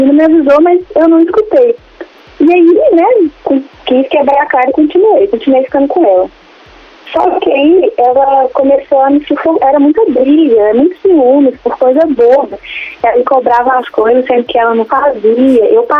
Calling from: Belo Horizonte, Minas Gerais, Brazil; Belo Horizonte, Minas Gerais.

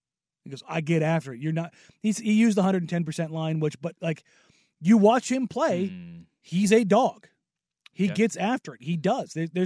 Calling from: Portland, Oregon, United States; And because I'm calling from Portland, they're like, he's like

